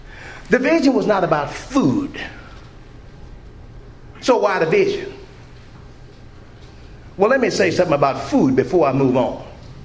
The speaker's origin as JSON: {"language": "English", "town": "New Orleans", "region": "Louisiana", "country": "United States", "tie": "born or raised there", "said": "I grew up in New Orleans, Louisiana. Let me tell you what, Catholicism and Southern Baptists have a stronghold in New Orleans."}